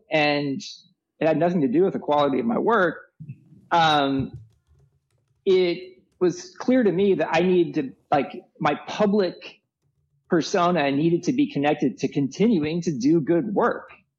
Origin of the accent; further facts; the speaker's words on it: Kansas City, Kansas, United States; So I got to Princeton. I'm from Kansas City. I grew up lower middle class on the Kansas side